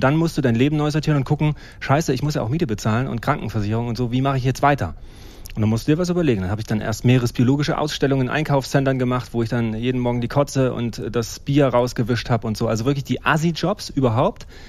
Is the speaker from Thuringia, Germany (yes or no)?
yes; Jena, Thuringia, Germany; accent: Ossi dialect; Aus Jena. Ich habe auch noch den Ossi-Dialekt, ne?